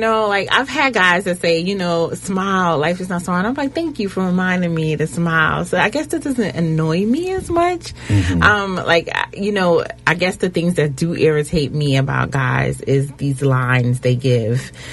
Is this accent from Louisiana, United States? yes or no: no; New York City, New York, United States; I guess because me growing up in New York City, I was just so used to that, you know?